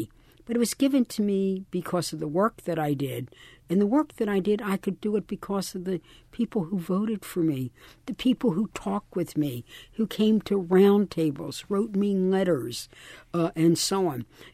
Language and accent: English; Baltimore, Maryland, United States; I grew up in East Baltimore. I'm a Highland Town woman, or as we said, Holland Town.